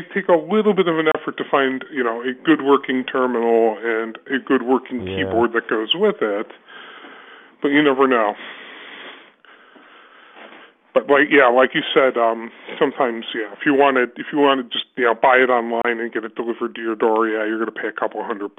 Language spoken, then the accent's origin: English; Chicago, Illinois, United States; I'm from out of town. I'm from Chicago, but they're close enough.